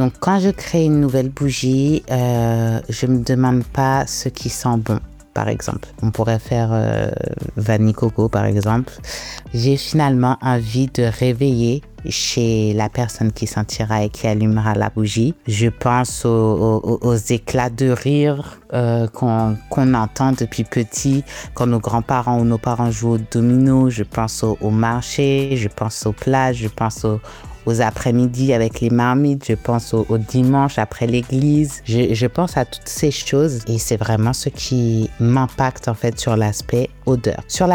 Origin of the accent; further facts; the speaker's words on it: Guadeloupe; Donc, je suis guadeloupéenne et effectivement, en Guadeloupe, on connaît bien ce problème avec l'eau